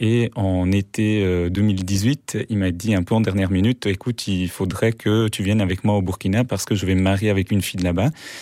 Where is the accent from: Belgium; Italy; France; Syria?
Italy; Southern Italy; le dernier se passait dans un bidonville dans le sud de l'Italie. Enfin, c'est là d'où je viens.